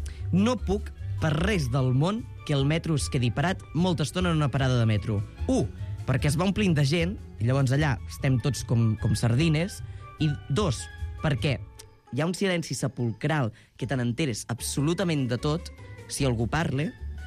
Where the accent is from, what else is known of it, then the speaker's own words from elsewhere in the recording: Catalonia, Spain; I com que és típica del Solsonès, d'on sóc jo